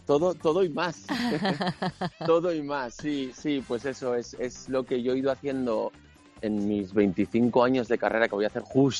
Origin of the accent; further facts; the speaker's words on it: Zaragoza, Aragon, Spain; un aragonés yo... enraizado en Zaragoza, aunque vivo fuera, uh-huh, y con las raíces tan marcadas